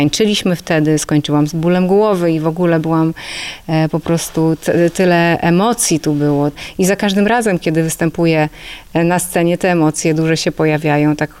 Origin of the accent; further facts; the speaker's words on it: Puławy, Lublin Voivodeship, Poland; Jestem z Puław, bo jestem. Jestem całym sercem z Puław i nigdy się z Puław nie wypisałam. Nie stałam się kimś innym i Puławy są cały czas bardzo mi bliskie. Mam tu rodzinę, mam tu znajomych, przyjaciół